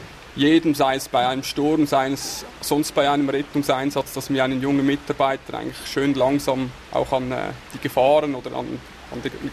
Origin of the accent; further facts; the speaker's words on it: Zurich, Switzerland; Ich bin einfach im Zürich-Oberland aufgewachsen, nähe Greifensee, also von daher immer schon extrem der Bezug zu einem See, der war schon immer da.